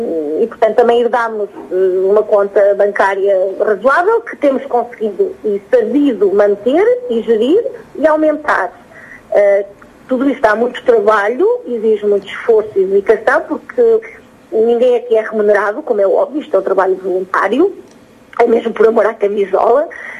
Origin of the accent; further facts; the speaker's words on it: Trancoso, Guarda, Portugal; now in Porto, Portugal; eu consegui estabelecer uma boa relação com o município de onde sou oriunda, que é Trancoso